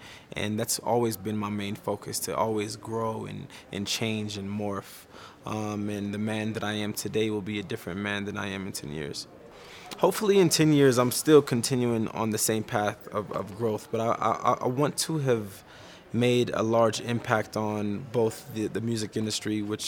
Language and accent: English; Miami, Florida, United States; You know, ice sports has never been a thing because I'm from Miami.